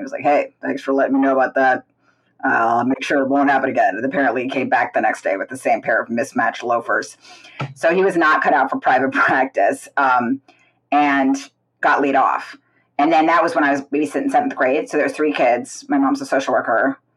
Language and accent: English; Washington, District of Columbia, United States; born there; I was born in Washington, D.C., and my dad was a federal prosecutor for the Civil Rights Division in the Justice Department.